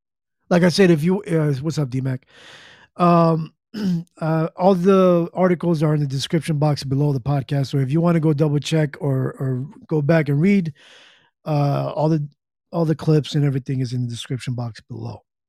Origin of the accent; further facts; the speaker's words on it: Pennsylvania, United States; So, congratulations to that Pennsylvania, my home state, Pennsylvania